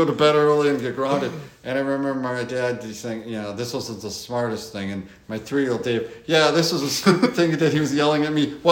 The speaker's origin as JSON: {"language": "English", "town": "Appleton", "region": "Wisconsin", "country": "United States", "said": "I'm from Appleton, which is a paper capital of the world, really."}